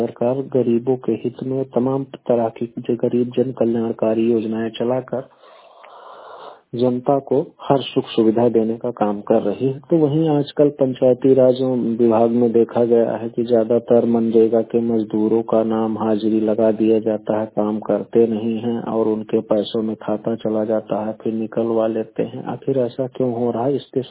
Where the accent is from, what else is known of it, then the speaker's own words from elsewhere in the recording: Basti, Uttar Pradesh, India; मैं जनपद बस्ती उत्तर प्रदेश का निवासी हूँ।